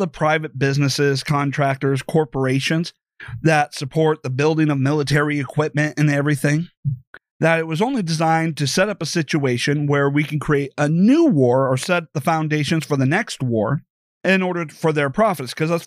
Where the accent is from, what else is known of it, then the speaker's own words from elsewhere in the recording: Iowa, United States; you take a look at Iowa, you know, my home state, and the governor issued a law here